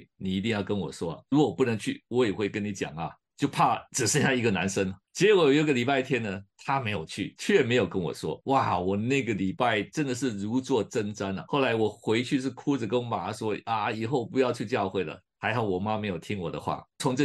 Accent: Kaohsiung, Taiwan; 我成长在台湾高雄的一个很平凡的家庭，父亲是小学老师，四个孩子，两男两女，我是最小的一个。

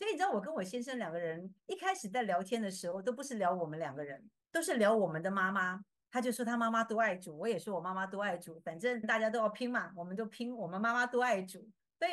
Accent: Taiwan; 因为知道我是从海外来的。但是有一个问题是，我里面会孤单、会寂寞，很想回到台湾去

